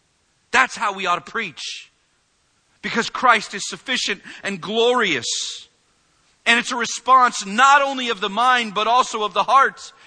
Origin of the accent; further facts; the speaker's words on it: Vallejo, California, United States; Steve Fernandez, my pastor growing up in Vallejo